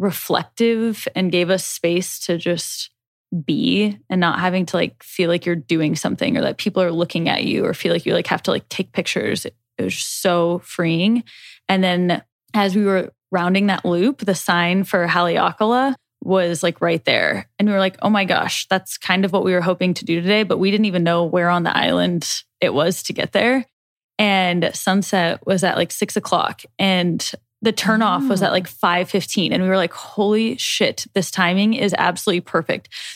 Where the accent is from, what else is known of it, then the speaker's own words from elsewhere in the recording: Nebraska, United States; We're from Nebraska. We got on this flight. We're all the way down in Hawaii.